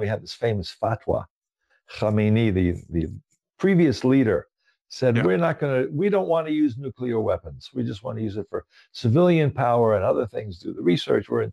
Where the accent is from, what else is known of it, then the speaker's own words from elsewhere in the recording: San Francisco, California, United States; I grew up in San Francisco